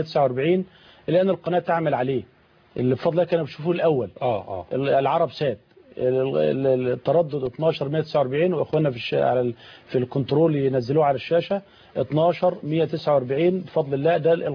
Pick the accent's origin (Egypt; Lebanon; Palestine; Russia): Egypt; إحنا كلنا مصريين، وكلنا ولاد بلد واحدة